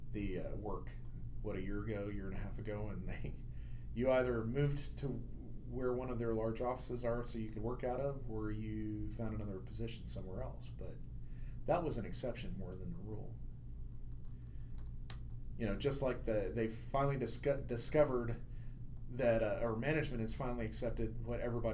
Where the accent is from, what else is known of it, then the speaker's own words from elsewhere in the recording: United States; now in Ohio, United States; as a kid, I felt a lot more proud of being an American than I do today.